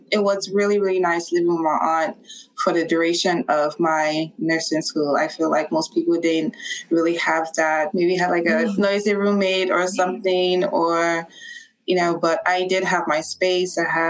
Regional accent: Nigeria; now in United States; I'm from Nigeria. I've been here for about 5 years

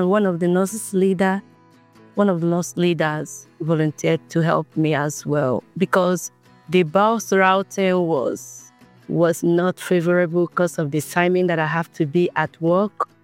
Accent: Nigeria; now in Pennsylvania, United States; I'm from Nigeria. I'm one of the international nurses working at Best State Health, and I'm living in Pennsylvania.

